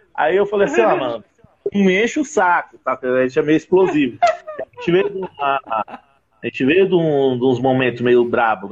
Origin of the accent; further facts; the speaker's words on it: São Paulo, Brazil; Eu sou de São Paulo.